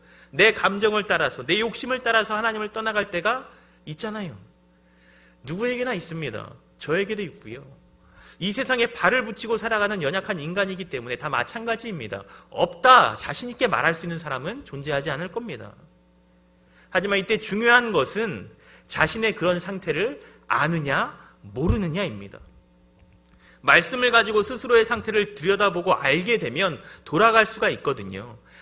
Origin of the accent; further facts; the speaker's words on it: Seoul, South Korea; 제 고향이 서울이라서 그런가 봐요.